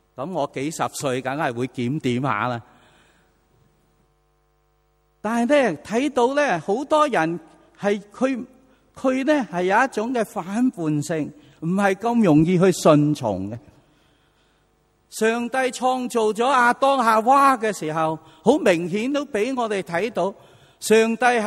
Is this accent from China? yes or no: yes; Fujian, China; now in Hong Kong; 其中一位就是在60年代当我从福建来到香港的时候，当时呢我和妈妈是偷渡来的